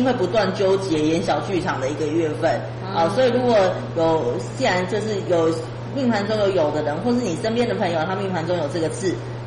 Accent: China; 其实我们中国人都常在讲中庸

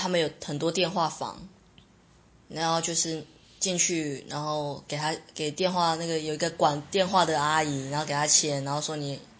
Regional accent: Taiwan; 然后他们一听到我是台湾的就叫我去国际教学中心国际班

